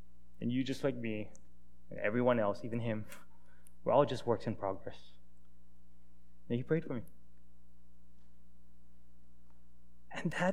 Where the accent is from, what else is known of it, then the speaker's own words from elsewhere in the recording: Hawaii, United States; Because I'm from Hawaii, so I use that as my out. I'm always on Hawaiian time, right?